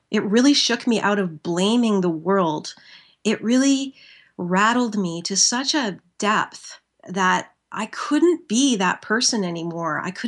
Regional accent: Canada; And I don't come from much of a religious background. I'm Canadian.

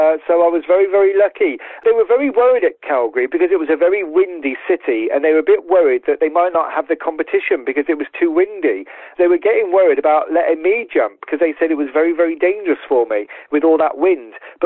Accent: United Kingdom; And I came from Great Britain. I had no money, no training facilities, no ski jumps, no snow, no trainers, no equipment, nothing.

